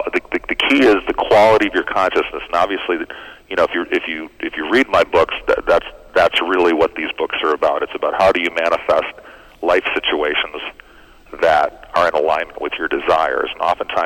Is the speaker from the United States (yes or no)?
yes; Chicago, Illinois, United States; Well, I'm from Chicago, Illinois, a Midwesterner.